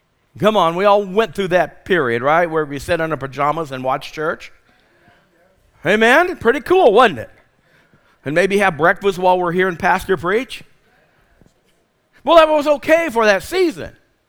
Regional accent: California, United States; And I came from California. We didn't know what we were doing, but God led us all the way.

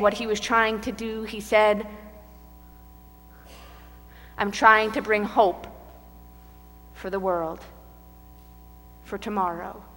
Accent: Durham, Connecticut, United States; I'm the youngest of four. I grew up in Durham, Connecticut, a small town with lots of cows and, you know, little rural America.

